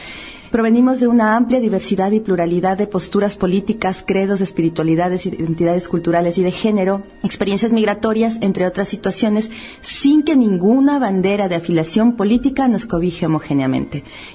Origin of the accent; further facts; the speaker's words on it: Ecuador; now in Valencia, Spain; somos personas migrantes ecuatorianas autoconvocadas y autoorganizadas